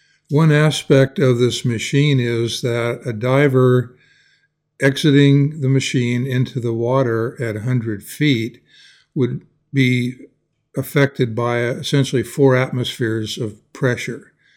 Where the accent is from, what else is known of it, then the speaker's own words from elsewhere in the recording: Morro Bay, California, United States; I grew up here in Morro Bay. I'm a local abalone historian. Been in the business my entire life of 72 years.